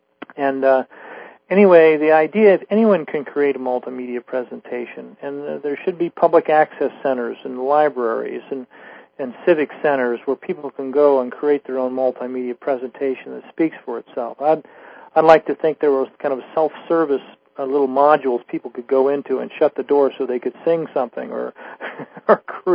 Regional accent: Troy, Ohio, United States; I was involved with the developing public access cable TV in my hometown back in Troy, Ohio

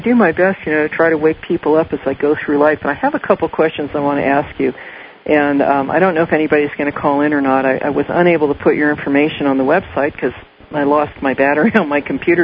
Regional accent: West Coast, United States; I mean, I kind of know it's like that, you know, in a lot of places, but I grew up on the West Coast, so I'm used to people being open and going, hey, let's try this out

